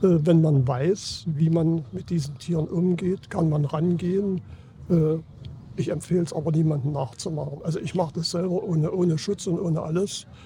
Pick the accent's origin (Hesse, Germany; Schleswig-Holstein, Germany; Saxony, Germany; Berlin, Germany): Saxony, Germany; Ich komme aus dem Erzgebirge.